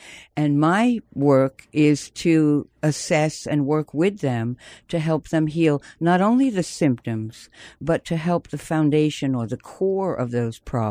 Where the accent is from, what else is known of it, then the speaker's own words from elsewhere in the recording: East Coast, United States; moved away; also born or lived in England; No, I'm American, an East Coast girl, but I've lived in England for many years.